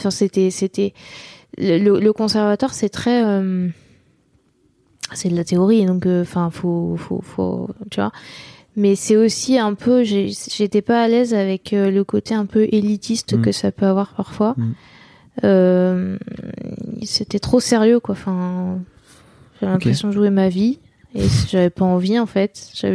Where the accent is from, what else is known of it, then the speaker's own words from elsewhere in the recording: Nantes, Pays de la Loire, France; J'ai grandi à Nantes et à côté de Nantes.